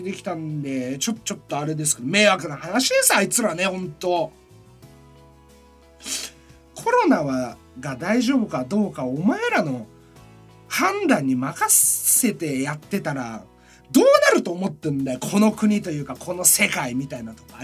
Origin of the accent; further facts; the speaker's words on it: Mitsuke, Niigata, Japan; 僕の地元新潟県の、僕が生まれ育った見附市っていうところの隣のね